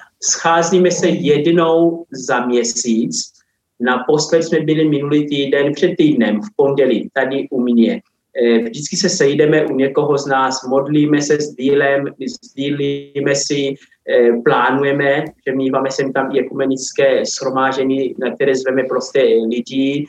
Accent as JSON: {"language": "Czech", "country": "Angola", "second_language": "Czech", "moved": "as an adult", "lives_now": "Czech Republic", "said": "Mám dva domovy, když tady opravdu jako žijí díl, ale pořád se cítím zároveň i jako Angolán. a Česko beru jako svůj druhý domov."}